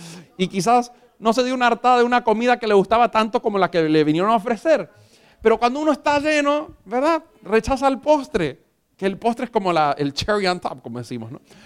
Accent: Argentina; Sí, me acordé de mi tierra argentina.

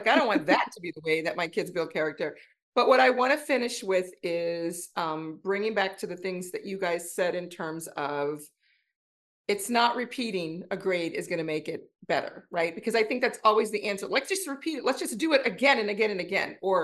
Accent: New Orleans, Louisiana, United States; You know, I'm from New Orleans, like taxi.

